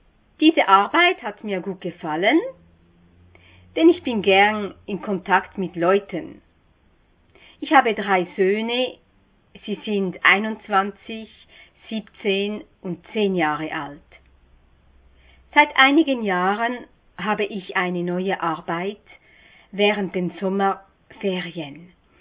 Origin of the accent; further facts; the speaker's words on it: Switzerland; first language Swiss German; Meine Muttersprache ist das Schweizerdeutsch, ein Dialekt, der nur gesprochen wird.